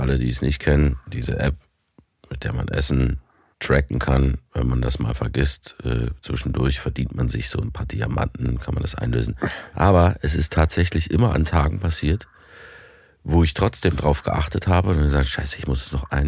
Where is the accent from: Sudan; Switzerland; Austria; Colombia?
Switzerland; accent: Swiss German